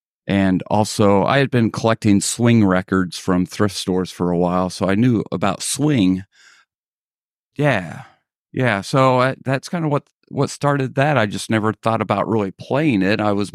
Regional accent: Indiana, United States; also born or lived in Kentucky / Kansas / Texas / Tennessee; I grew up in Indiana, went to school in Kentucky, in Kansas, lived in Texas, lived in Tennessee, lived in Philadelphia

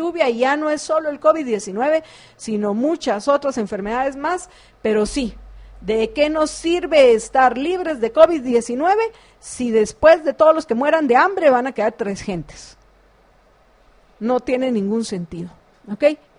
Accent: Guatemala; nuestra competencia como guatemaltecos

